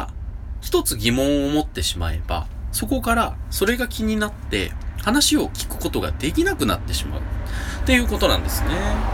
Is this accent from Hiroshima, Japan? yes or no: no; Nagoya, Aichi, Japan; 名古屋人としては普通っていう風にバッサリ切られまして